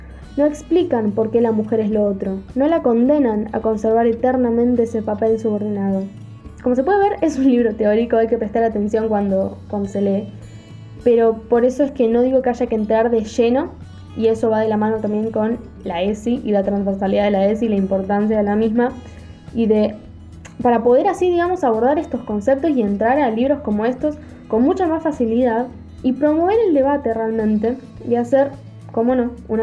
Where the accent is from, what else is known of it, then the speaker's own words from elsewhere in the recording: Rosario, Santa Fe, Argentina; soy de Rosario